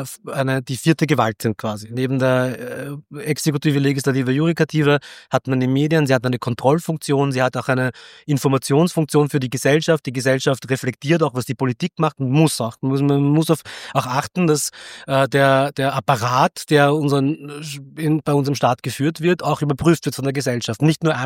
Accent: Vienna, Austria; ich bin halt in Simmering aufgewachsen

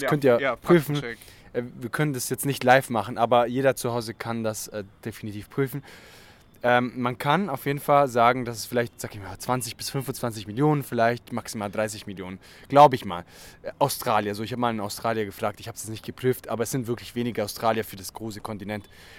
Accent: Italy; German is a second language; now in Germany; also ich bin ja Italiener, aber wohne in Deutschland schon so lange

